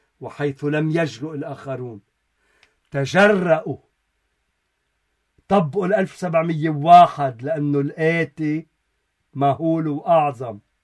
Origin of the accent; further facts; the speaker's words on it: Lebanon; الغد لنا كلبنانيين